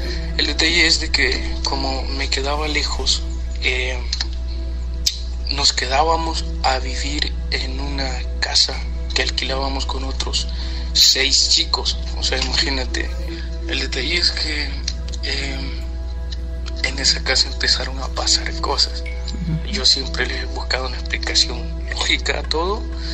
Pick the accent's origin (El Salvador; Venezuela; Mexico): El Salvador; now in Madrid, Spain; yo soy salvadoreño, pero radico en Madrid desde hace 4 años.